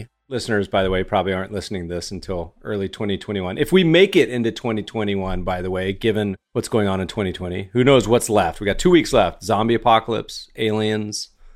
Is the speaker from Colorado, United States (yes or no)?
yes; Colorado, United States; also born or lived in North Carolina, United States; And I grew up mostly in Colorado, but also in North Carolina too, and went to my formative sort of middle high school years in North Carolina.